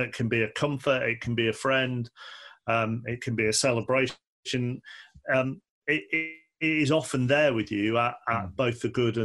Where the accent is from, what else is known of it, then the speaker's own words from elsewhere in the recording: Manchester, North West England, United Kingdom; because I'm a Mancunian and because I'm a known Mancunian